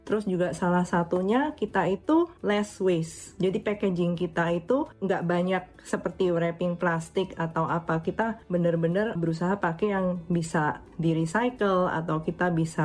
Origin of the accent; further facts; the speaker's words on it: Indonesia; walaupun kita dari kecil di Indonesia